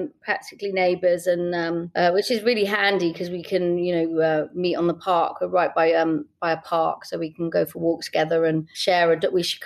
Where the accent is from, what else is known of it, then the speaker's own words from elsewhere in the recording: Camden, London, United Kingdom; I was from Camden